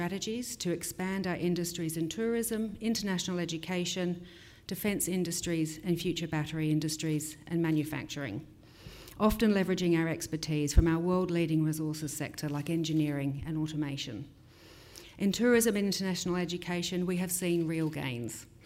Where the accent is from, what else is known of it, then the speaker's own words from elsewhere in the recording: Western Australia, Australia; born there; also born or lived in United Kingdom; While I was born in Australia, I received a large part of my education and started my career in the UK. I was 24 and working in London when I booked a one-way ticket back to Perth